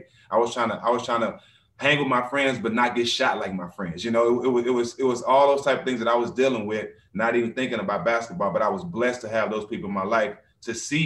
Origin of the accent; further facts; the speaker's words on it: Houston, Texas, United States; Well, actually, I was born in Houston, Texas. Hour away from Port Arthur, Texas, and I was raised there until I was about 4 or 5 years old in Third Ward, Texas.